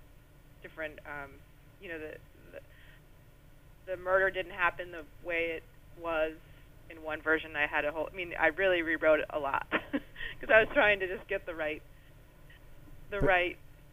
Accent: the South, United States; I'm from the South, so mostly I write, a lot of my settings are Southern.

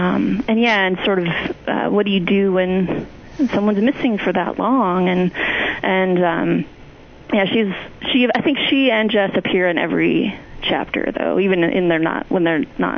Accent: Sedona, Arizona, United States; also born or lived in Cottonwood / Clarkdale; I grew up in Sedona, Arizona, pretty famous town now. But I went to high school in the nearby towns of Cottonwood and Clarkdale.

